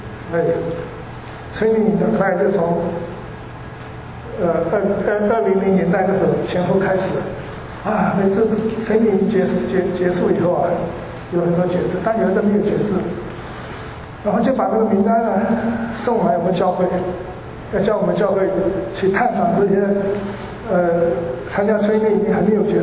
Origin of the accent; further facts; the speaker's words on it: Myanmar; 今天我是缅甸来的嘛